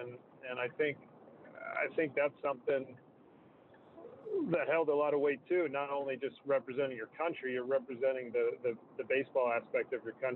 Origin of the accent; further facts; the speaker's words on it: Newmarket, Ontario, Canada; I'm from Newmarket, so Newmarket, the kid that kids that are playing baseball in Newmarket, Ontario, like I am their representation